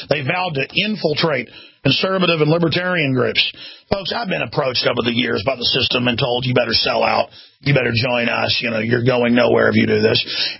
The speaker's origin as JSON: {"language": "English", "country": "United States", "said": "I am an American. I'm as American as it gets. And I care about this country."}